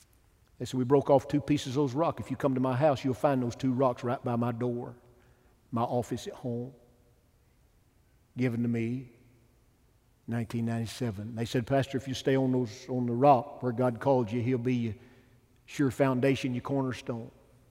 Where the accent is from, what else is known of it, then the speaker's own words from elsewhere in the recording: Pisgah, United States; drove to my hometown in Pisgah, 370 miles